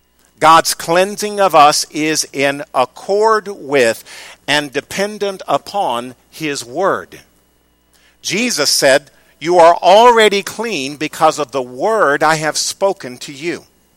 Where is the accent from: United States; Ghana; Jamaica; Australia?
United States; Missouri; Growing up in Missouri and getting married on February 5th, we got married the day after a blizzard.